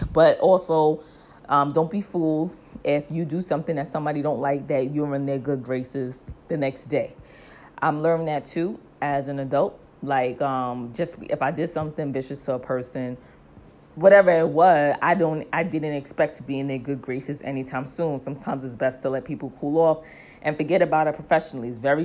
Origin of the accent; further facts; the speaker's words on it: Brooklyn, New York, United States; And when I was younger, I think just from growing up in Brooklyn, people always did say, shut the fuck up.